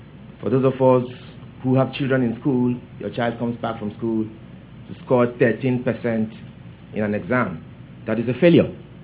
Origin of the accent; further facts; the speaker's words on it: Bayelsa, Nigeria; moved away as an adult; now in United States; I hail from Bayelsa State, Nigeria. My wife is from Delta State, Nigeria. We are all Ijaws.